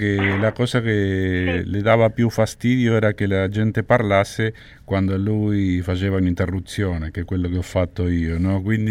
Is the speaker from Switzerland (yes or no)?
no; Argentina; Italian is a second language; perché come argentino, speaker della radio argentina